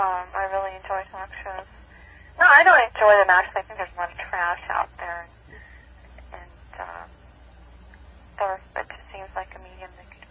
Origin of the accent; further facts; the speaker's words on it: California, United States; I grew up in the Bay Area, actually.